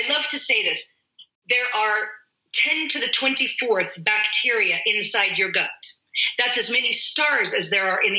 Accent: United States; So first of all, so I say kefir, sorry, because I'm American.

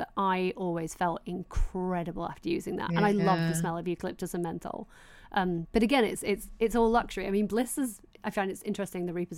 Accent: Doncaster, Yorkshire and the Humber, United Kingdom; And I remember growing up in Doncaster and reading all about it in the magazines

